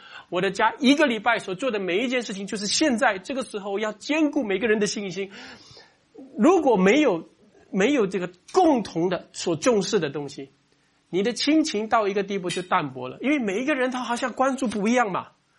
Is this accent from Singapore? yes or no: yes; Singapore; 尤其我们新加坡人，我们这个知法国家没有错